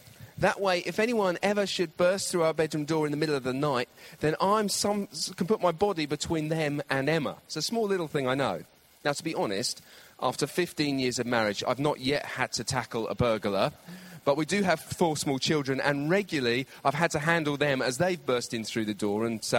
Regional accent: United Kingdom; We're British.

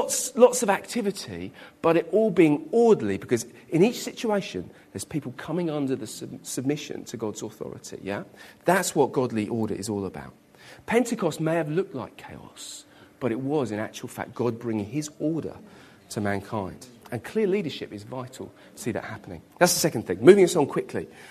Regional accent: United Kingdom; I'm British, so to me, fitting and orderly is the Queen's garden party.

